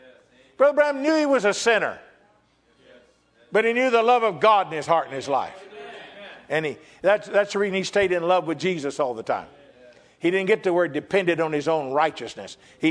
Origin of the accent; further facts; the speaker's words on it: Texas, United States; Well, I was from Texas. I was full of them.